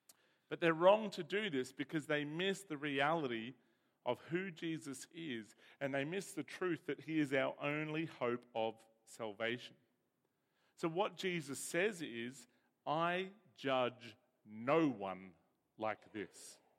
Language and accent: English; Innes Park, Queensland, Australia; I'm from Innes Park, so I can say that.